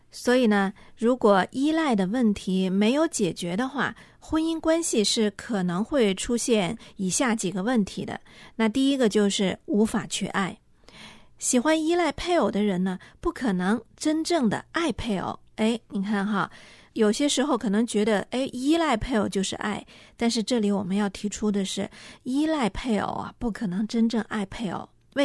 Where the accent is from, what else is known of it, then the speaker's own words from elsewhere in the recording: China; 这个，我们中国人常见的一种状态，就溺爱